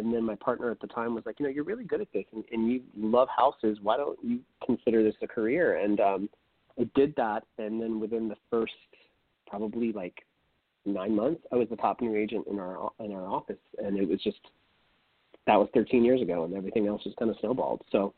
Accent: San Francisco, California, United States; growing up in San Francisco was probably one of the best things that I could have hoped for. You know, San Francisco is such an accepting place, and there's a space there literally for everybody

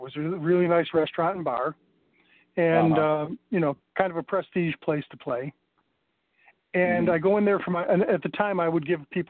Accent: Syracuse, New York, United States; No, we grew up together in Syracuse.

